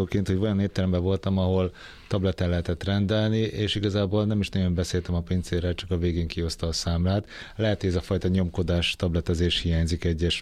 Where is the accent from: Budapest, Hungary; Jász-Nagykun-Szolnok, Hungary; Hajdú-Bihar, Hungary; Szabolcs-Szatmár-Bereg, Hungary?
Budapest, Hungary; legalábbis budapestiként így érzékeli az ember